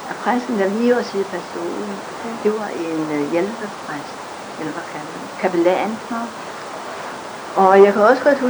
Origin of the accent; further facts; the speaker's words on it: Kirkerup, Zealand, Denmark; Jeg er fra Kirkerum.